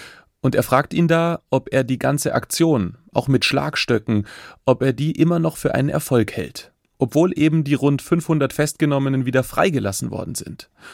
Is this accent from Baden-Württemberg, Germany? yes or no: yes; Stuttgart, Baden-Württemberg, Germany; Das war 2010 in meiner Heimatstadt Stuttgart